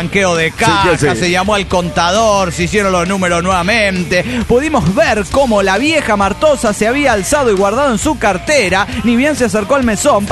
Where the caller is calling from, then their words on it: Golden, Colorado, United States; de Golden Colorado.